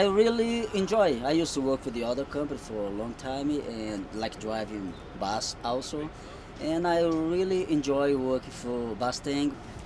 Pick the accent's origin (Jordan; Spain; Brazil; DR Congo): Brazil; now in United States; and actually I'm originally from Brazil.